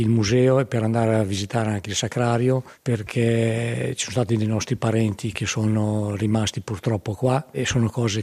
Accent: Bologna, Emilia-Romagna, Italy; Noi veniamo da Bologna

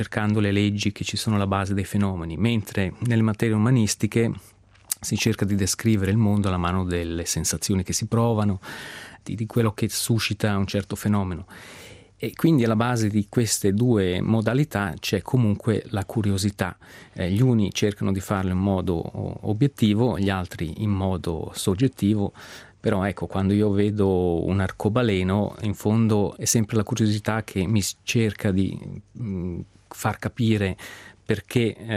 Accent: Poschiavo, Graubünden, Switzerland; also born or lived in Engadine / Zurich; io sono cresciuto a Poschiavo, poi ho studiato in Engadina e a Zurigo

